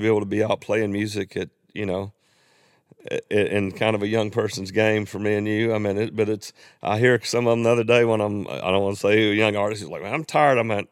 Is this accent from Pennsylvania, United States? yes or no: no; Athens, Georgia, United States; But then I grew up there in Athens, and … lived right outside of Athens.